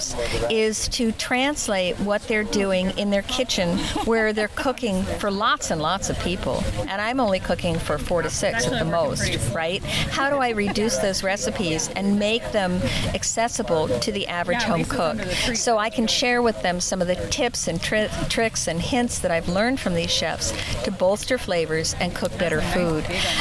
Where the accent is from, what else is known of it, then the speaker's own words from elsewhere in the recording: Minneapolis, Minnesota, United States; I'm from the Twin Cities.